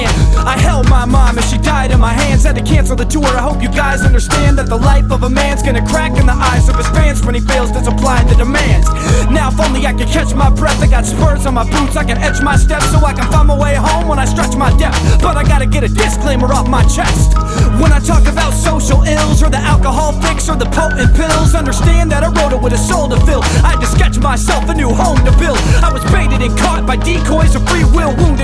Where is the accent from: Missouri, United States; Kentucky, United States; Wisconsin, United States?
Missouri, United States; Kansas City; I was born and raised in Kansas City.